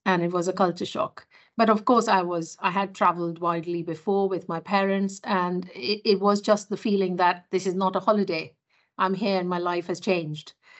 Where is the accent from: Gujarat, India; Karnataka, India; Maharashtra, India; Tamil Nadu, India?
Maharashtra, India; Mumbai; I was born and brought up in India, in Bombay, which is now Mumbai. And I went to medical school in Mumbai.